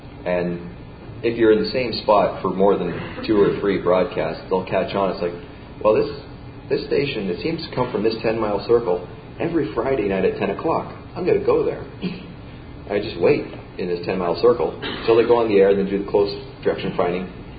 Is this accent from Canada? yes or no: yes; Canada; I am a Canadian, and I've always found it bizarre.